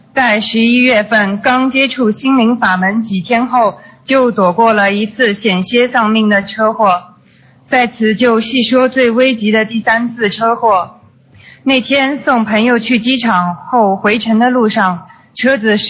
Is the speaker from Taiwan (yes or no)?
no; New York, United States; 我是来自美国纽约的